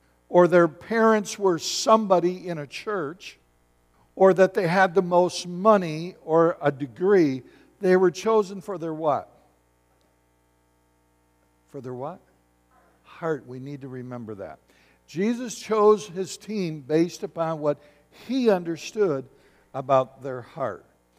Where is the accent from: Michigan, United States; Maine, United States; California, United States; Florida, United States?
Michigan, United States; Battle Creek; I was brought up in Battle Creek, Michigan, went to Springfield High School. It was an incredible experience that I had.